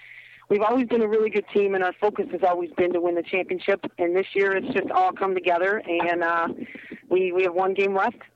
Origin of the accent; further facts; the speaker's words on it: Chicago, Illinois, United States; So I come from a football family, but I grew up in the Chicago Park Districts